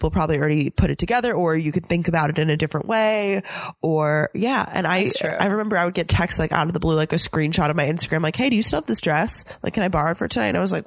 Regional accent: New York, United States; I can't believe I'm friends with multiple girls now from Texas as a New Yorker.

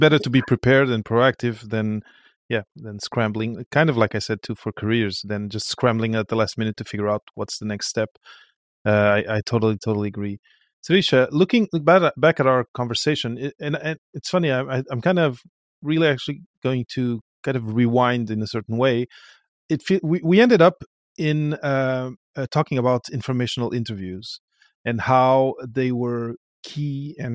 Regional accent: Portugal; I come from Portugal.

